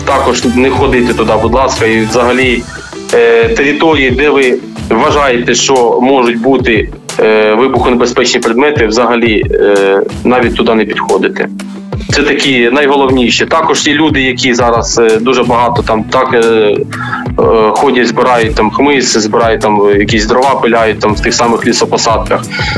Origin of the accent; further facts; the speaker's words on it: Kherson, Kherson Oblast, Ukraine; Херсон – це моє найрідніше місто, я сам з Херсону.